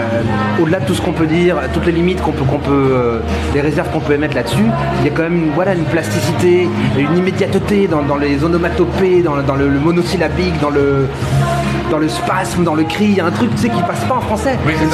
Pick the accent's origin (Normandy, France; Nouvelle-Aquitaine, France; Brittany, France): Brittany, France; moi je suis français, enfin je suis breton, d'expression française.